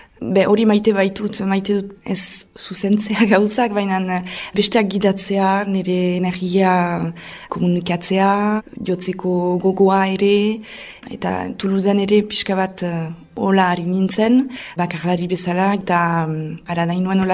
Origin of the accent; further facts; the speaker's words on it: Nouvelle-Aquitaine, France; Beraz, Euskal Herrikoa naiz, iparraldekoa.